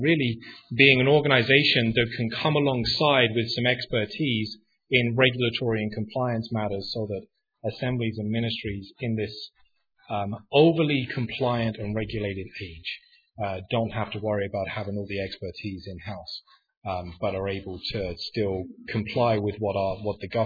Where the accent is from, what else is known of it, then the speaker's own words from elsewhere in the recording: United Kingdom; now in Canada; I'm from Canada, but I'm British. To most Canadians, you guys still think I sound fairly English. Right? To most Americans, I sound Australian, and to my parents, I sound like a disgrace because I don't sound English at all.